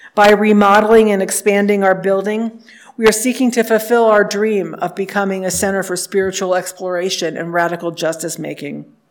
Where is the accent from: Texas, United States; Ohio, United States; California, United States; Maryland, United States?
Ohio, United States; Cincinnati; Tales of these famous difficult times seemed so foreign to a kid growing up in suburban Cincinnati in the 1960s and 70s.